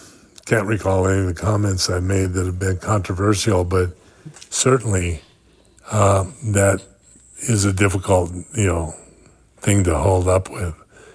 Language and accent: English; Montana, United States; also born or lived in North Dakota; And so for me, being a kid growing up in Montana and North Dakota, these were experiences I could only relate to as, unique experiences